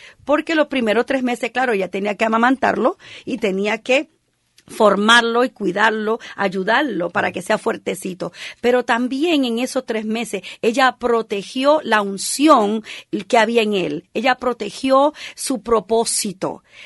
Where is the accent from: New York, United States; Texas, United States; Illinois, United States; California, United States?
New York, United States; New York City; born there; yo nací en Puerto Rico, pero yo en verdad no conozco a Puerto Rico. Uh-huh. Yo nací en New York City. Uh-huh. Entonces en verdad no conozco a Puerto Rico